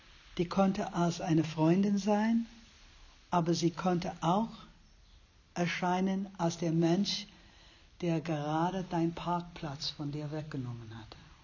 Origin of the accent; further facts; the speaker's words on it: New York, United States; German is a second language; ich bin in der South Bronx aufgewachsen.